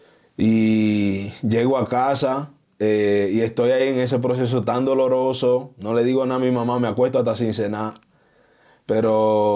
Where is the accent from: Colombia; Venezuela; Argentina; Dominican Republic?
Dominican Republic; Jacagua, Santiago; yo soy de Jacagua, que es la comunidad donde yo vengo, en Santiago de los Caballeros, en República.